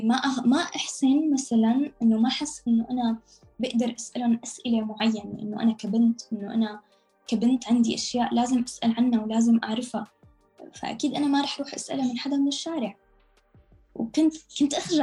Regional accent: Syria; also born or lived in Amman, Jordan; now in Istanbul, Turkey; طلعنا من سوريا على لبنان، من لبنان ردينا رجعنا على سوريا، قعدنا فترة شهر، بعدين طلعنا من بلودان على عمان، قعدنا لمدة 3.5 سنين بعمان بالأردن، بعدين من الأردن على تركيا.

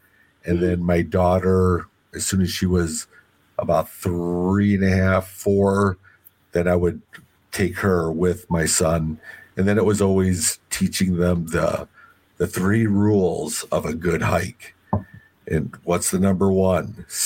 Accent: Wisconsin, United States; I'm your buddy from Wisconsin.

